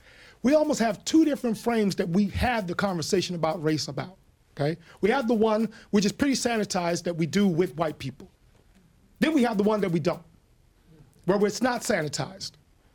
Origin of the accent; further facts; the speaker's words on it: Anchorage, Alaska, United States; The first time I go to Fairview Elementary, I grew up here in Anchorage, Alaska.